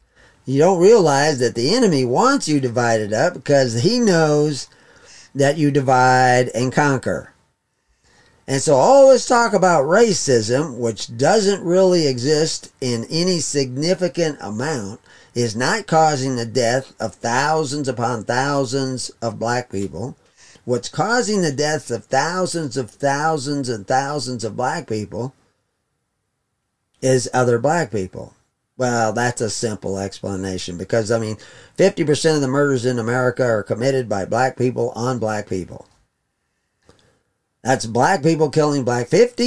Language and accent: English; Texas, United States; Now, when I was a kid growing up in Texas, down in South Texas, there was a problem with racism.